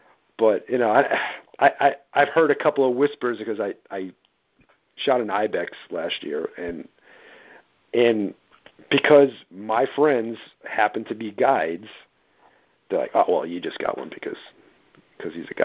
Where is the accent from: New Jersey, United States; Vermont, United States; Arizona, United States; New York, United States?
New York, United States; because I'm Italian and I'm from New York